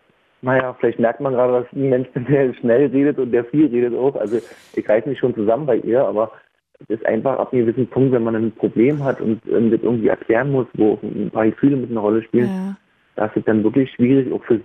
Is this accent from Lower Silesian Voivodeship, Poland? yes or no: no; Kołobrzeg, West Pomeranian Voivodeship, Poland; ich komme aus Polen, aus Kolberg